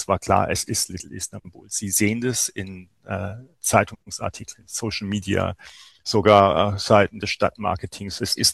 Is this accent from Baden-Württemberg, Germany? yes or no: yes; Mannheim, Baden-Württemberg, Germany; Und als Mannheimer ist man das gewohnt.